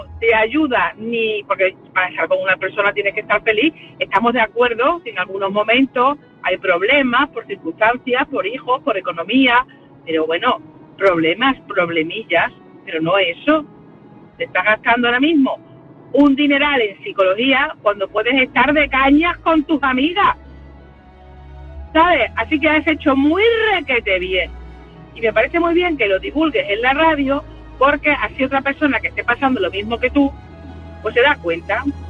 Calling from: Extremadura, Spain; de Extremadura.

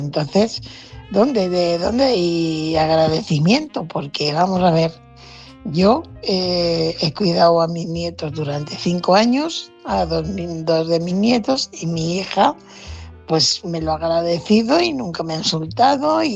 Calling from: Fuenlabrada, Community of Madrid, Spain; corresponsal de Fuenlabrada

